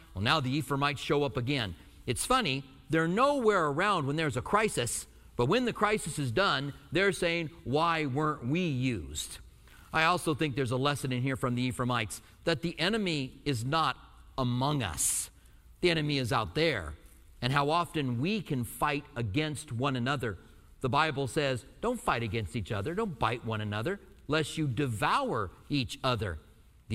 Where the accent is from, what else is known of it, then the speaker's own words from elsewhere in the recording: Albuquerque, New Mexico, United States; accent: Albuquerque accent; I grew up in Albuquerque, and there's an Albuquerque accent.